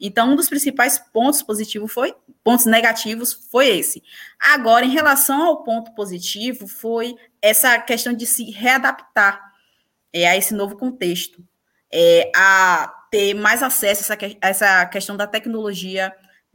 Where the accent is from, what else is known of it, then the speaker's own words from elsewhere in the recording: Cachoeira, Bahia, Brazil; Quando eu não morava em Cruz, porque eu sou de Cachoeira. Fui para Cruz morar lá, depois voltei para Cachoeira.